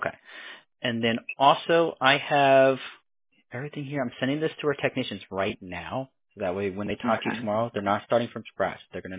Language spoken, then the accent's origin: English; New York, United States; born there; I was born in New York.